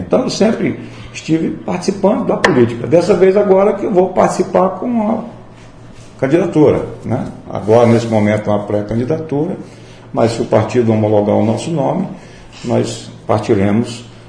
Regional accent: Anagé, Bahia, Brazil; Ah, eu sou anagerense, ao contrário do que eles falam. Eu nasci anagé, eu estudei no Colégio Renato Viana

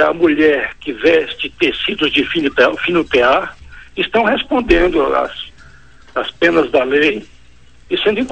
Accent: Vitória da Conquista, Bahia, Brazil; eu sou um conquistense nato, nasci no bairro Brasil, sou do Iguá.

